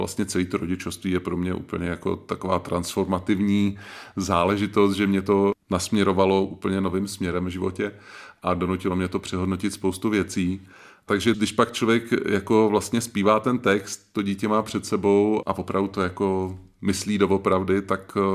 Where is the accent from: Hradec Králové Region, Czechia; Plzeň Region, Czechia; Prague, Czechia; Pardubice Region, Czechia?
Prague, Czechia; now in Kovářov, Czechia; My jsme kousek od Milevska v malý vesničce u Kovářova a vzali jsme se tam úplnou náhodou. My jsme věděli už dlouho, že chceme odjet z Prahy, protože my jsme se ženou oba rodilí Pražáci